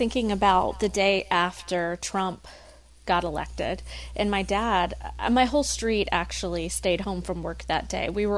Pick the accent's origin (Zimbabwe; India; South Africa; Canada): India; now in United States; I've always, yes, my family's immigrants. We moved here from India, and we're patriotic and absolutely love this country.